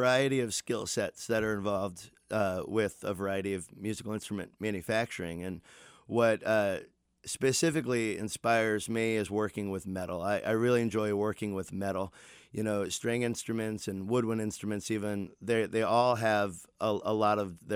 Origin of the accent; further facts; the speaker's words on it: East Coast, United States; I grew up on the East Coast and, you know, like a lot of musicians, started playing in school